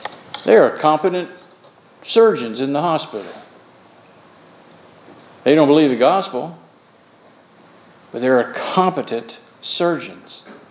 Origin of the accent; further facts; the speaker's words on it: Florida, United States; I grew up in Florida. And Florida is a tropical climate.